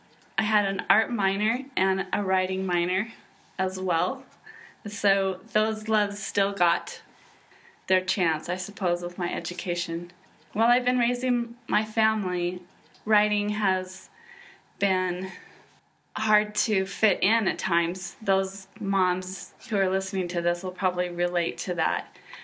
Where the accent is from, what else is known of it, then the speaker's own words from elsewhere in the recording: Washington, United States; Well, I grew up in Washington State in a farming community, and I have used that setting as at least the place where my book begins.